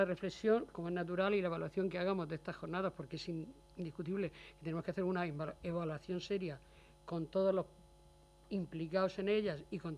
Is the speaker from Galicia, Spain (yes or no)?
no; Cartagena, Region of Murcia, Spain; como aquí los que estamos somos de Cartagena